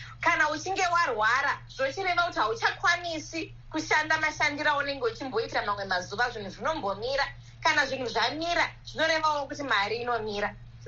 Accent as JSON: {"language": "English", "country": "Zimbabwe", "tie": "born or raised there", "said": "much colder than when we were growing up in Zimbabwe."}